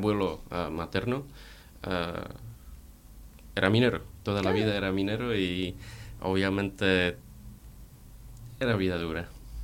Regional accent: Ostrava, Moravian-Silesian Region, Czechia; pues en ostravense tenemos una tonada que salta los acentos y los pasa a los acentos muy parecidos a lo que es en español

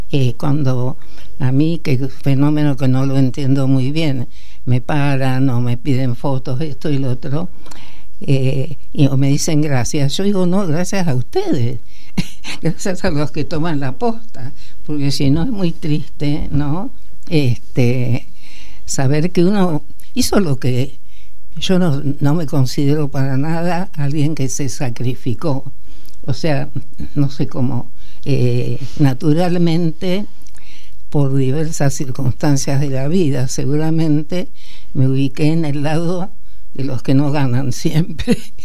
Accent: Tucumán, Argentina; No, nunca. Yo soy tucumana.

